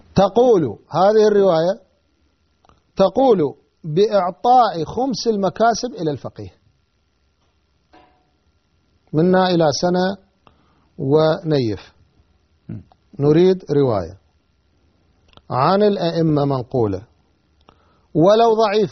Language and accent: Arabic; Iraq; أنا ابن العراق ومن منطقة مختلطة وعشت في الجنوب الشيعي سنين